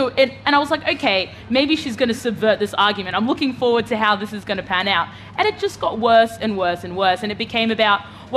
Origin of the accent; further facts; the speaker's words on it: Australia; In the 20 years of my, you know, growing up in Australia.